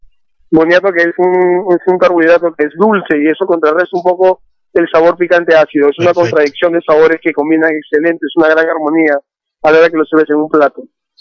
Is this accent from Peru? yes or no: yes; Peru; now in Miami, United States; Sabemos que somos peruanos